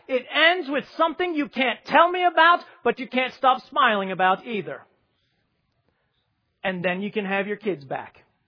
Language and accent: English; United States; And I am an American Christian, and so I fully admit that I am right there.